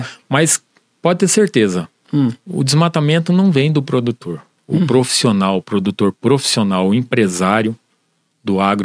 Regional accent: Paraná, Brazil; now in Mato Grosso, Brazil; Eu estou desde 81 no Mato Grosso. Eu sou aqui do Paraná, sou da região de Cascavel.

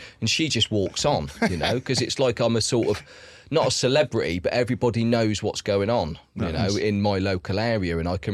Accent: England, United Kingdom; I'm from the south coast of England, and a bit different to Johnny. I grew up on a council estate down on the south coast.

